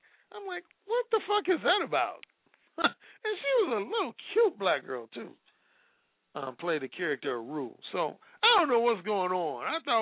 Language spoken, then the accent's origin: English; Gary, Indiana, United States; But I grew up in Gary, Indiana, which for a while was the most black city in the United States.